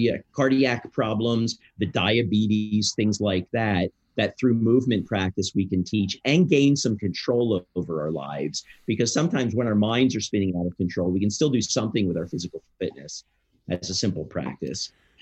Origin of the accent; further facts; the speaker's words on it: Philadelphia, Pennsylvania, United States; I grew up in Philadelphia and I lived here.